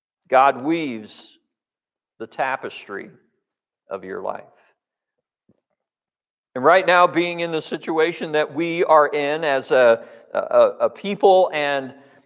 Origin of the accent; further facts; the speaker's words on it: Hong Kong; Remember growing up in Hong Kong, very densely populated country.